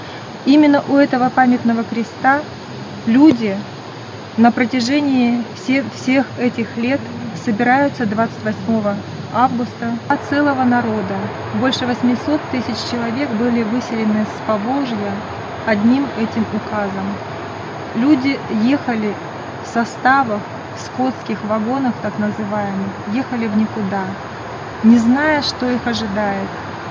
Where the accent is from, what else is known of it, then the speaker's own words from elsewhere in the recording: Kazakhstan; born there; Я сама родилась в Казахстане, в семье российских немцев.